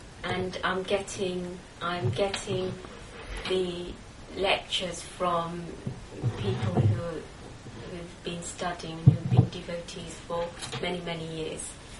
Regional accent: England, United Kingdom; No, here in England. I grew up in England.

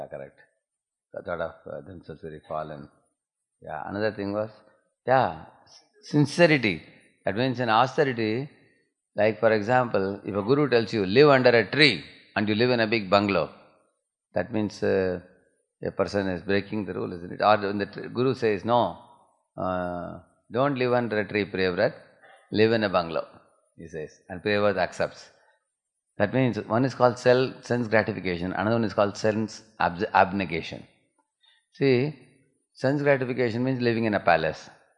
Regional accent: South India, India; Because I am from South India, Maharaj thought I like sambar, rice.

